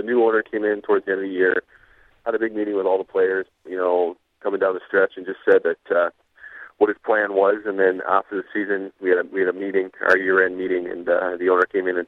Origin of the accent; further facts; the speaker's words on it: Ottawa, Ontario, Canada; I'm being from Ottawa and putting it all together. I mean, you know, you always, you know, you kind of, I've always cheered for Ottawa